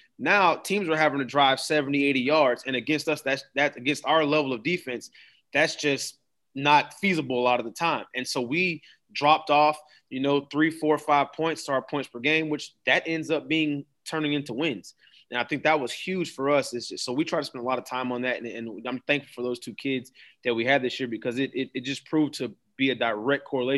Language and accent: English; Daytona, Florida, United States; I'm like, "No, I'm from Daytona."